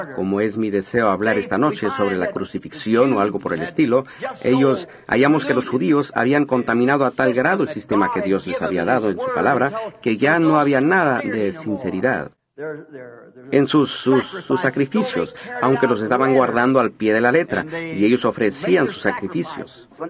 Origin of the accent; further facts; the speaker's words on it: Arizona, United States; Yo soy de Arizona.